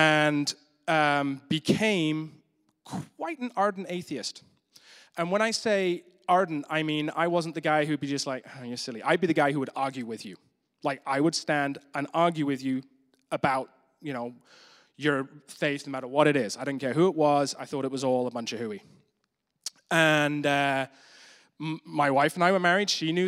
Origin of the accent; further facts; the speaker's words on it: Germany; growing up in Germany kind of gave me a bit of a different experience of life